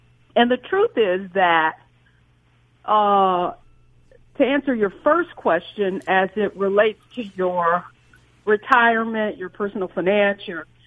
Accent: Detroit, Michigan, United States; I'm from Detroit, GM, Ford, Chrysler, Fiat

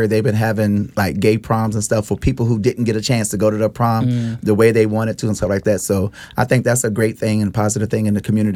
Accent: the South, United States; but I'm from the Bible Belt, so, you know, down south.

